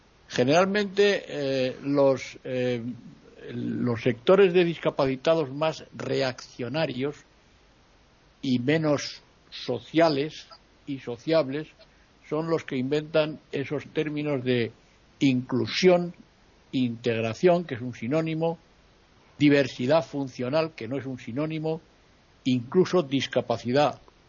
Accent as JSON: {"language": "Spanish", "country": "Spain", "said": "aquí en la televisión, en mi país, la televisión española, tiene audiodescripción"}